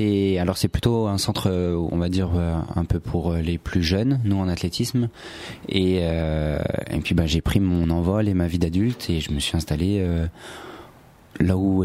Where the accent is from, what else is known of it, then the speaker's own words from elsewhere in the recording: Bobigny, Île-de-France, France; also born or lived in Paris; Je suis né à Paris et après j'ai vécu une partie de mon enfance à Bobigny.